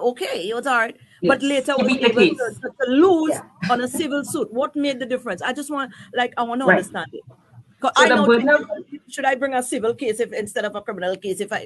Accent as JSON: {"language": "English", "country": "Grenada", "lives_now": "Saint Lucia", "said": "I mean, I am from Grenada, and I have not been exposed to the way that it's very, very much pronounced here in St. Lucia."}